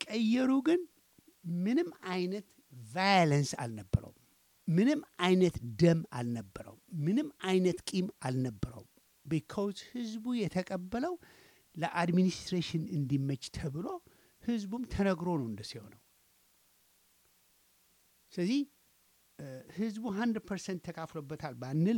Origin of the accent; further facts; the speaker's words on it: Tigray, Ethiopia; ፒውር ዘር የለንም እኔ አሁን የትግራይ ተወላጅ ነኝ